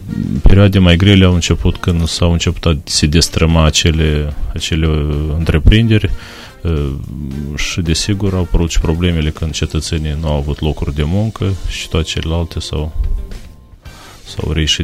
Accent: Botnărești, Anenii Noi District, Moldova; Este satul meu natal, în primul rând, unde m-am născut și unde este și sufletul

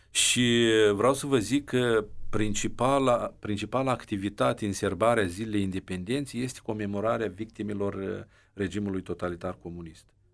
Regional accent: Moldova; Pentru că oricum 80% suntem moldoveni

